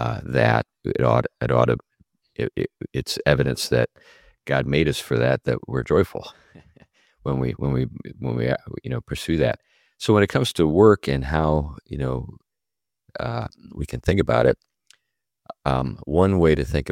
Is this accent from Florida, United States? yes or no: no; Pennsylvania, United States; I come from Western Pennsylvania, where there are lots of men with 9 fingers.